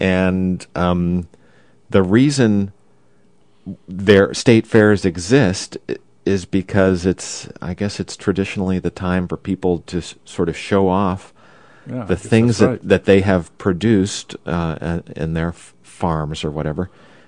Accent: Oklahoma, United States; now in Sitka, United States; I grew up in Oklahoma, but you know, I love Sitka.

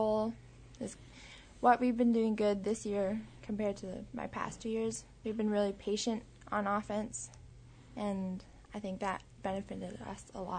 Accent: Golovin, Alaska, United States; I'm from Golovin. It's right We're next to Nome.

